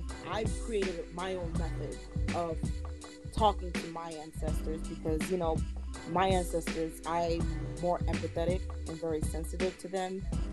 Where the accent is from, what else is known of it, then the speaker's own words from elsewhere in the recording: Jamaica; I'm a Jamaican, so we call it Obia.